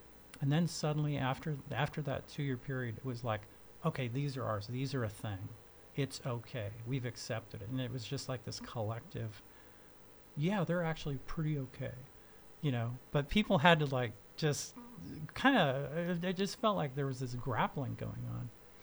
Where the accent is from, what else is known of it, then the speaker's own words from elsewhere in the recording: Oakland, California, United States; I grew up near Lake Merritt and the Grand Lake Theater. I went to Grand Lake Theater when I was a kid and Quickway, and you know, yeah, I'm fully in Oakland